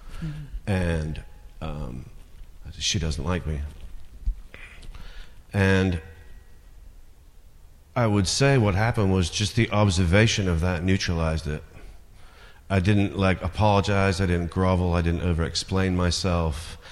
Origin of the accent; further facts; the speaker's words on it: England, United Kingdom; I was raised in England